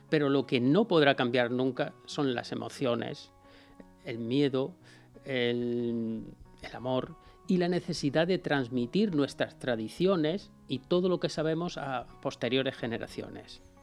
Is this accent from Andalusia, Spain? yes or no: yes; Orcera, Andalusia, Spain; moved away; una montaña que hay en mi pueblo, un pueblo bonito de la provincia de Jaén, que aunque yo llevo aquí 15 años, pues es decir que no olvido a mi pueblo, que es Orcera.